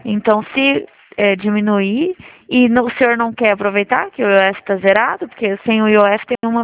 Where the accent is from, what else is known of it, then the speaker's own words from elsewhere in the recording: Dracena, São Paulo, Brazil; Eu sou de Dracena